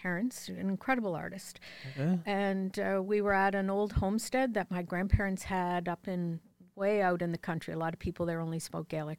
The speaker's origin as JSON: {"language": "English", "region": "Nova Scotia", "country": "Canada", "said": "Cape Breton Island."}